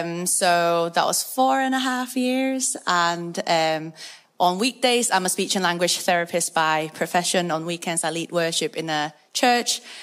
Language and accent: English; Hong Kong; A little bit about myself. I was born and raised in Hong Kong.